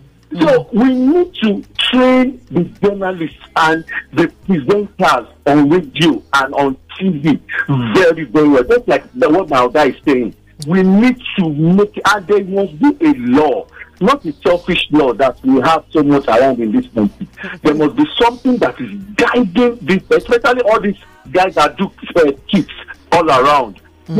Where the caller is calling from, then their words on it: Ojota, Lagos, Nigeria; I'm calling from Ojota.